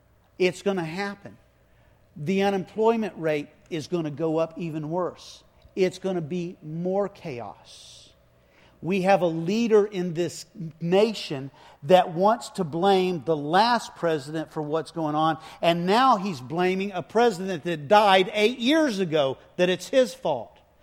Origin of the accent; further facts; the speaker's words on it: Gulf Coast, United States; I'm from the Gulf Coast. I know the effect.